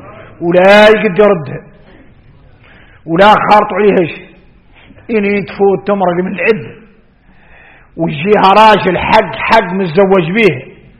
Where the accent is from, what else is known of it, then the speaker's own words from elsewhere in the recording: Mauritania; والمهم عندنا احنا موريتاني لا احد يحصل شيء